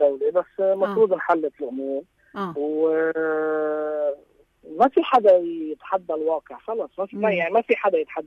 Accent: Lebanon; القصص اللي بتعني لنا كلبنانيه

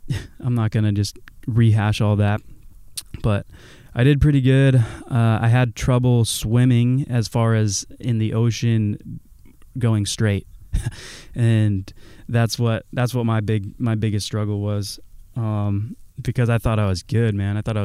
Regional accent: New Hampshire, United States; You know, I came from New Hampshire, would not be thrilled to have gone back to Virginia Beach, which I had never been

